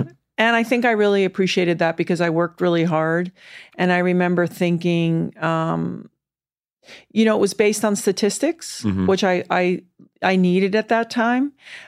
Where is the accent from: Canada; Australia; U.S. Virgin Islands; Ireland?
U.S. Virgin Islands; now in Kauai, United States; I grew up in the Virgin Islands, which is great. I live on Kauai part-time, which is pretty spectacular.